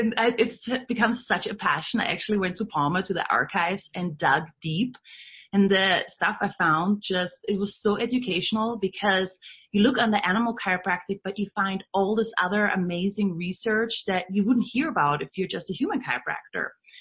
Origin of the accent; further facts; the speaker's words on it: Austria; moved away as an adult; I came from Austria when I was 19